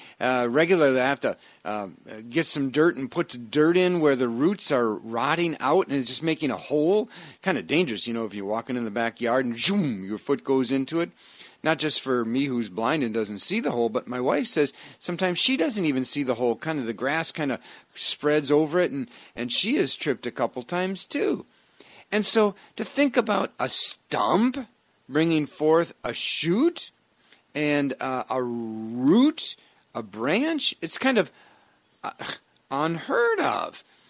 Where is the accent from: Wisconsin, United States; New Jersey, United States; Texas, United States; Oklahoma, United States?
Wisconsin, United States; As a boy, I grew up in Wisconsin, and in Wisconsin, Boy Scouts were really big.